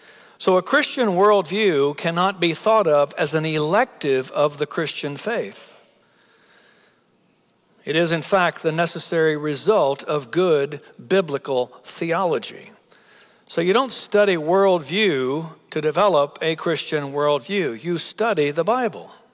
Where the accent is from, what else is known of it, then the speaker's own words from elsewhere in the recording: Plano, Texas, United States; I don't live far from here. I'm from Plano, so I didn't have to travel too far.